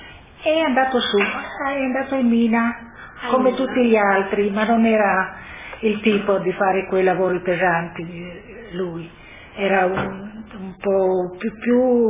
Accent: Obenetto, Friuli-Venezia Giulia, Italy; born there; Io sono nata a Obenetto, e mio marito è nato a Cras. Siamo del comune

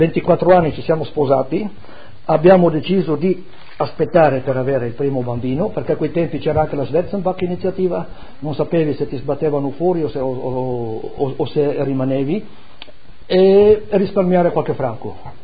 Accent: Friuli-Venezia Giulia, Italy; born there; sono nato in Carnia, mia nonna era carnica

